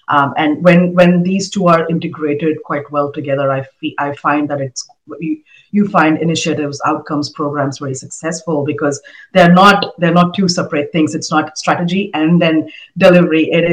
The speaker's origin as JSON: {"language": "English", "country": "India", "said": "And I come from India"}